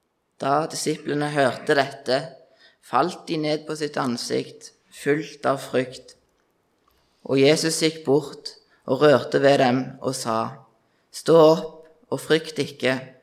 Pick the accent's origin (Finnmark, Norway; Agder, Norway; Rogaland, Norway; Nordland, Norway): Rogaland, Norway; Voster; og jeg kommer fra Voster, som ble nevnt. Det er lite bygd utenfor Tau, inn ved prekestolen. Ja. Og jeg er 22 år